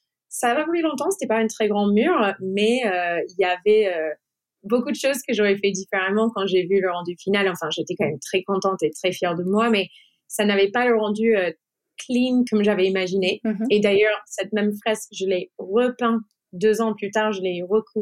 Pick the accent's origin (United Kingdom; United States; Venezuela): United States; now in France; Ça fait 11 ans et demi que je suis en France, donc je suis franco-américaine. Enfin, je suis américaine, j'ai été naturalisée française il y a 4 ans.